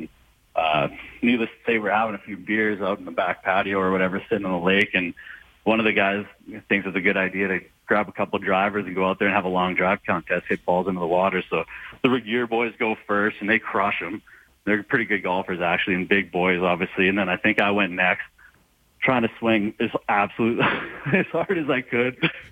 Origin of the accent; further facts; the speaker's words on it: Weyburn, Saskatchewan, Canada; born there; also born or lived in Moose Jaw; I was born in Weyburn. We moved to Moose Jaw for like 5 years.